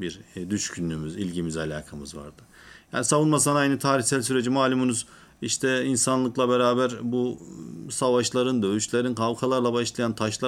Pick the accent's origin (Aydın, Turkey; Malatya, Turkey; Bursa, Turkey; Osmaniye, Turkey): Osmaniye, Turkey; also born or lived in Tarsus; 1982 Osmaniye doğumluyum. Çocukluğumuz kendi memleketimiz ve daha sonrasında devam eden Mersin'in Tarsus ilçesinde büyümek suretiyle öğrencilik hayatım genelde orada geçti.